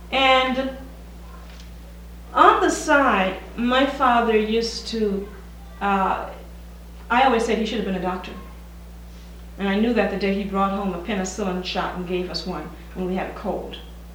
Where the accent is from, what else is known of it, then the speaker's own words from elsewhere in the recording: Mobile, Alabama, United States; also born or lived in California; I was born in Mobile, Alabama a few years ago, and I grew up there. I've lived in California 25 years. I grew up in a family of 9 children.